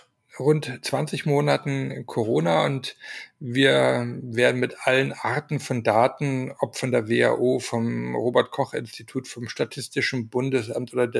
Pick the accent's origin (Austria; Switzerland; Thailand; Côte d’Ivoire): Austria; weil wir doch eher immer diese Standardmeldungen in der Tagesschau oder bei uns in Österreich halt im ORF bekommen.